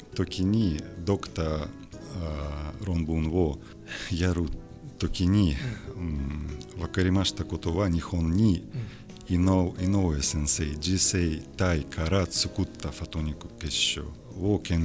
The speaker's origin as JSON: {"language": "Japanese", "region": "Saint Petersburg", "country": "Russia", "second_language": "Japanese", "moved": "yes", "lives_now": "Toyohashi, Japan", "said": "私はロシアから来ました。"}